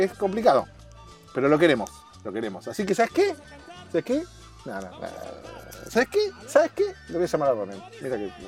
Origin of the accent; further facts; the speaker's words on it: Buenos Aires, Argentina; moved away as an adult; now in Los Angeles, United States; Estoy en Los Ángeles, vengo de Buenos Aires, de Argentina, y ahora estoy acá en Los Ángeles. Se van a cumplir este mes 4 años.